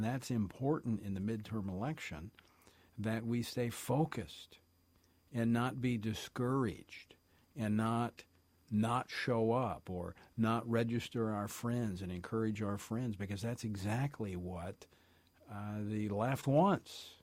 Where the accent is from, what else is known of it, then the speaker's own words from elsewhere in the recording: Baton Rouge, Louisiana, United States; when the devastating floods hit my hometown of Baton Rouge, surrounding community.